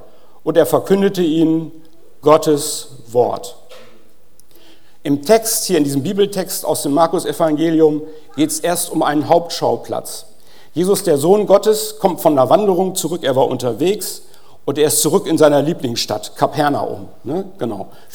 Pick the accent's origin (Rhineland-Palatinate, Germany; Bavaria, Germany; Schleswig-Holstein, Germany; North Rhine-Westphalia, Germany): North Rhine-Westphalia, Germany; ich komme aus Ostwestfalen, wir haben es nicht so mit verrückt sein.